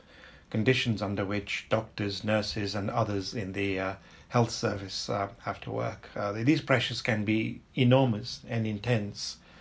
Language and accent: English; Kenya; moved away as an adult; now in United Kingdom; I was born and brought up in Kenya, and I arrived in England at the age of 18 to study medicine at Newcastle University. And I've lived and worked in the Northeast ever since then.